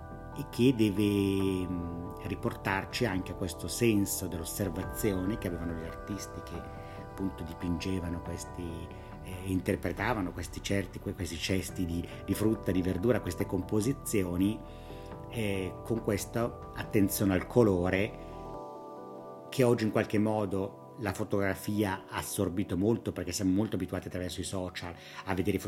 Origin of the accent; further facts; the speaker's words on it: Lecco, Lombardy, Italy; Il mio nome è un nome di origine indiana perché sono stato adottato all'età di 10 mesi da una famiglia lecchese, quindi sono sempre vissuto a Lecco.